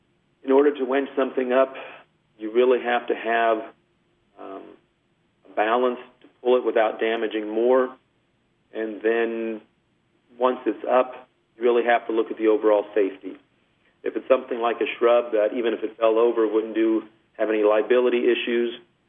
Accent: California, United States; especially where I grew up in California

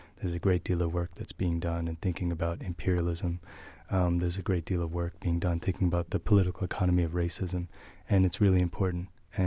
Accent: New Jersey, United States; I grew up in New Jersey, as I said, and I went to public schools.

